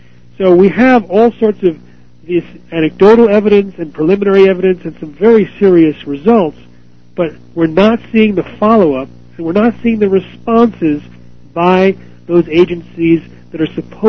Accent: Iowa, United States; it was actually occurring not only in Iowa, which was my home state

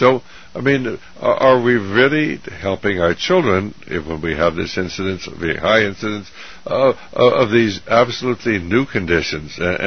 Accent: United States; because, of course, we're from America and we want to help those children.

